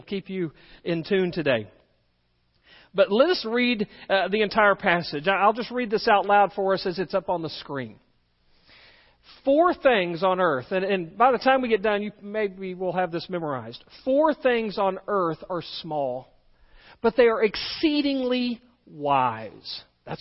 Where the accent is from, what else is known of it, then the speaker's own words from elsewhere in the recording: Texas, United States; born there; Well, some would say that I came from another country. I was born in Texas. It's a great place.